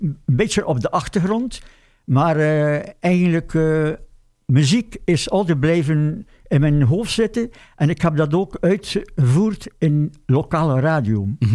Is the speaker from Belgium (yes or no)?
yes; Zwevegem, Flanders, Belgium; born there; also born or lived in Deerlijk / Harelbeke; now in Kuurne, Belgium; Nee, ik ben geboren in Zwevegem. Ik heb ook zeker 40 jaar gewoond in Deerlijk. Mm-hmm. Dan ook in Haarbeke enige tijd gewoond. En nu woon ik in Kuurne.